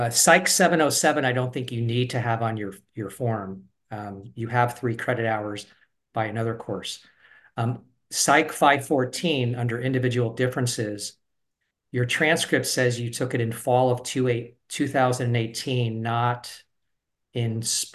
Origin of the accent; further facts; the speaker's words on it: New York, United States; I'm a New Yorker, so I tend to botch names pretty easy.